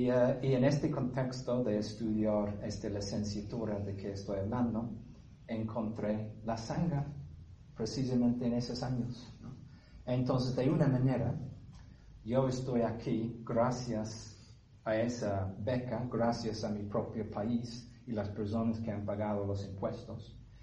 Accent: England, United Kingdom; Spanish is a second language; Yo soy inglés, o más bien nací en Inglaterra.

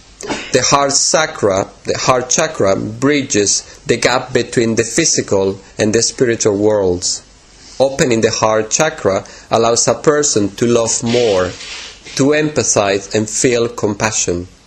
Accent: Madrid, Community of Madrid, Spain; English is a second language; moved away; I remember a friend of mine when we flew to Madrid, to my hometown, and we were leaving the airport, and he said, "Where are the trees?" Because Spain can be quite barren.

